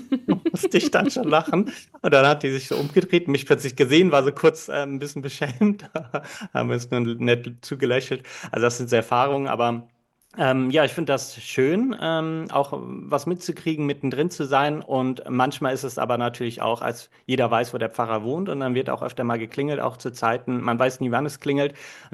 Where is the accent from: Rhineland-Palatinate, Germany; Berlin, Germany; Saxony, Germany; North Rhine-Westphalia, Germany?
North Rhine-Westphalia, Germany; Cologne; meiner Heimatstadt von Köln